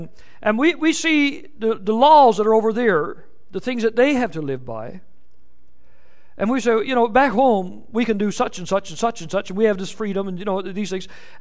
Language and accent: English; Canada; there were certain freedoms and things that we had as Canadian citizens that we could enjoy